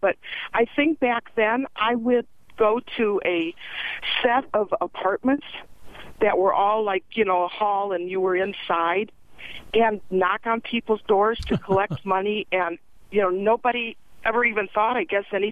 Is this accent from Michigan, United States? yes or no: yes; Royal Oak, Michigan, United States; well, I grew up in Royal Oak, Michigan.